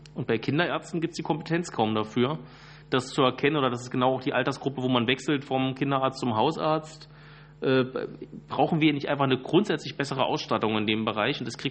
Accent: Brandenburg, Germany; Und dann komme ich auch noch aus Brandenburg, also Eichenprozessionsspinne habe ich direkt vor der Haustür

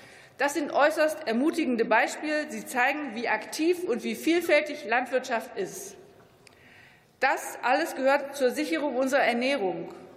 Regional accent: Saxony-Anhalt, Germany; Die nächsten Wahlen sind die Landtagswahlen, auch bei meinem Heimatland Sachsen-Anhalt.

